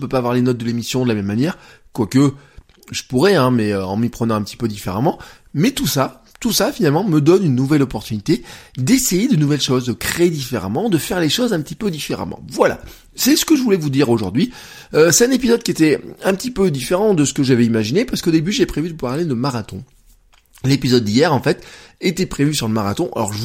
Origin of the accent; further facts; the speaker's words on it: Auvergne-Rhône-Alpes, France; Hier le temps était très mitigé chez nous en Auvergne, hein.